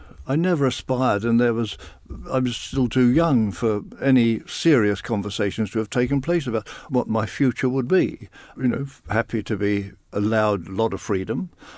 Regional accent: London, United Kingdom; born there; I was born in Whitechapel Hospital

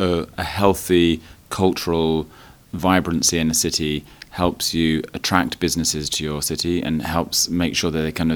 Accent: London, United Kingdom; we're from London

